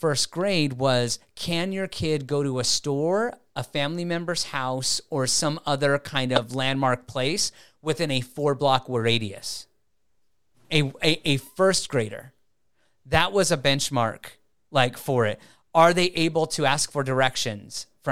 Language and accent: English; Wyoming, United States; And granted, I lived in Wyoming, so it was the wild, wild west. I grew up in Wyoming.